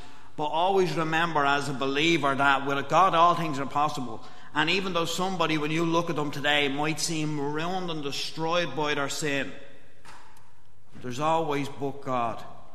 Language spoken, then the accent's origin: English; Dublin, Leinster, Ireland; I grew up in Dublin in a place called Talla. Now, it sounds posher than it actually is. It's a really working class area. It's a real rough place. It's a really big housing scheme